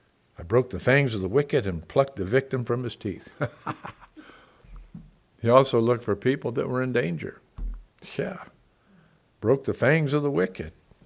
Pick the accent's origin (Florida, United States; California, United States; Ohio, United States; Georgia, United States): California, United States; Remember one time in Vermont, you know, they're farmers back there, and here I am from California.